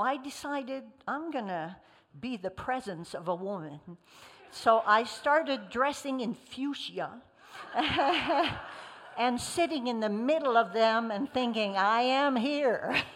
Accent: Quebec, Canada; first language French; English is a second language; I didn't even know who Cookie Monster was, because I was raised in Quebec in French with Bobineau and Bobinette.

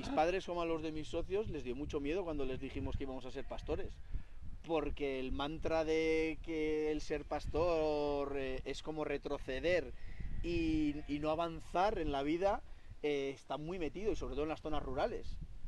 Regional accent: Arruazu, Navarre, Spain; also born or lived in Pamplona; Somos de Arruazu, pero vivíamos en Pamplona y alrededores. Entonces, con ya unos 20 años, teníamos muy claro que queríamos ir a vivir a Arruazu, un pueblo de 100 habitantes, que está a 35 kilómetros de Pamplona

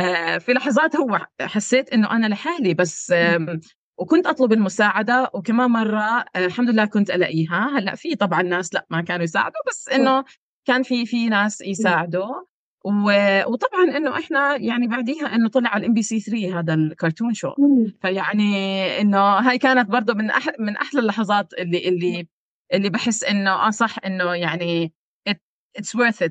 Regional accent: Gaza, Gaza Strip, Palestine; احنا جايين من غزه يعني

